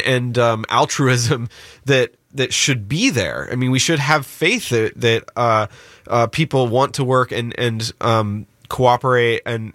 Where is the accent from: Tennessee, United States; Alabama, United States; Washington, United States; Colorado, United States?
Washington, United States; Seattle; I mean, growing up in the West, you know, Seattle's a very segregated city.